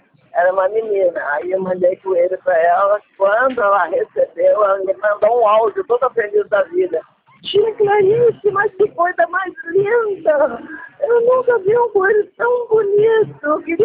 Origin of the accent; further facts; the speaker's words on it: Rio Grande do Sul, Brazil; moved away as an adult; now in Rio de Janeiro, Brazil; eu sou gaúcha, né? Vim para o Rio de Janeiro com 28 anos.